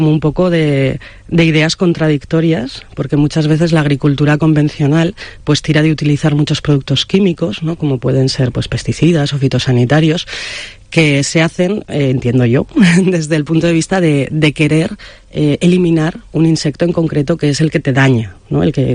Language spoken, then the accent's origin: Spanish; Huesca, Aragon, Spain; yo en concreto vengo de Huesca